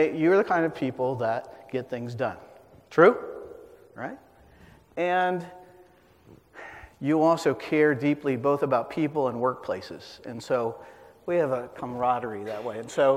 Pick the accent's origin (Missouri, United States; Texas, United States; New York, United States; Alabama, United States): Missouri, United States; Kansas City; I grew up in the Midwest. I grew up outside of Kansas City.